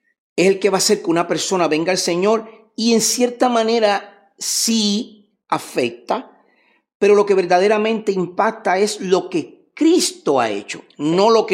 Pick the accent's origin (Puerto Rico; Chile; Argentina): Puerto Rico; Gurabo; also born or lived in Caguas; soy natural del pueblo de Gurabo, aunque nací en Caguas, Puerto Rico. Soy natural del pueblo de Gurabo. Me crié en el barrio Jaguar, que es donde vivo actualmente con mi esposa y mi familia.